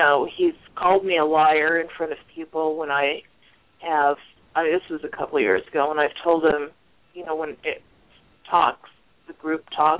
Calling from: Arizona, United States

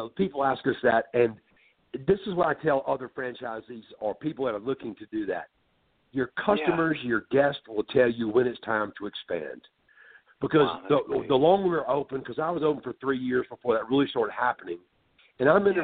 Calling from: Frisco, Colorado, United States; Well, today I'm in Frisco, Colorado, and it's snowing like crazy.

